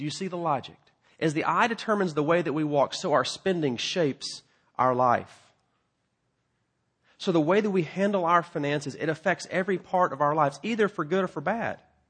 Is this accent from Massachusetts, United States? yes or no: no; Texas, United States; I'm from Texas, and so I've always been kind of partial to Lance Armstrong.